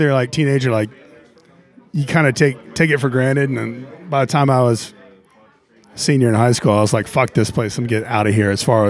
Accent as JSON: {"language": "English", "town": "Pensacola", "region": "Florida", "country": "United States", "tie": "born or raised there", "said": "I grew up in Pensacola, Florida, not far from here."}